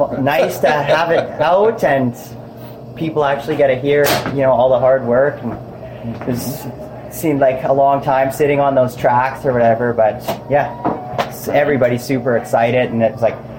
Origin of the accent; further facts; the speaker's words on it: Saskatoon, Saskatchewan, Canada; I'm from Saskatoon.